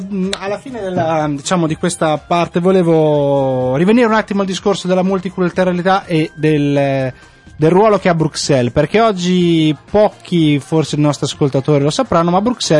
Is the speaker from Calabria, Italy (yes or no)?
no; Emilia-Romagna, Italy; now in Brussels, Belgium; io vengo dall'Emilia Romagna